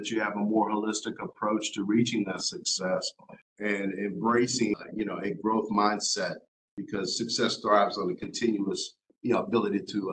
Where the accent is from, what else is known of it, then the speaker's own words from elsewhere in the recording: Wyoming, United States; now in Houston, United States; And I'm actually originally from Wyoming, but I've lived here for the majority of my life. So you can say I'm a Houstonian